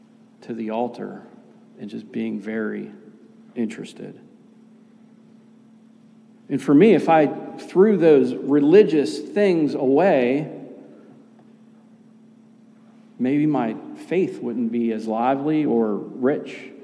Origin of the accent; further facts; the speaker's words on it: Pittsburgh, Pennsylvania, United States; accent: Pittsburgh; Sorry about my Pittsburgh accent. I have a hard time with that. I grew up Russian Orthodox, and we just called everything Holy Thursday, Good Friday.